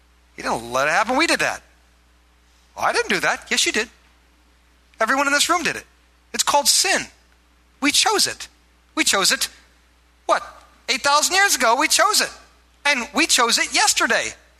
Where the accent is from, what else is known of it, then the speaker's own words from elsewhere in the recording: Iowa, United States; I grew up in Iowa, and I worked for this farmer